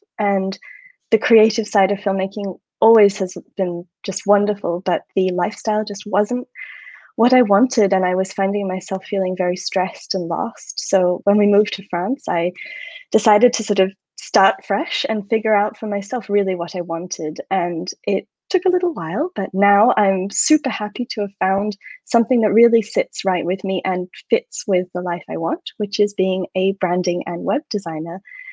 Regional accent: Australia; I'm Australian, but I've lived most of my life away from home, Australia.

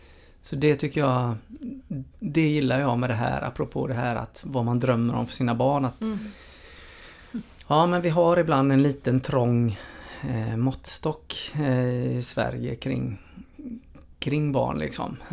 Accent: DR Congo; jag är ju uppvuxen i Kongo som jag pratade om.

